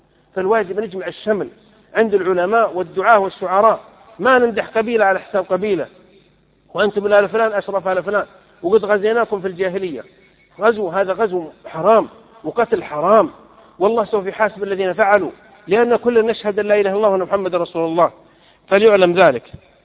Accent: south, Saudi Arabia; أنا وأنا صغير في الجنوب، أنا من قبائل الجنوب

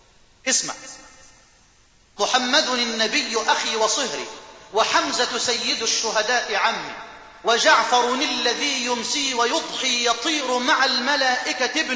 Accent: Egypt; اللهم اجعل بلدنا مصر واحة للأمن والأمان، وجميع بلاد

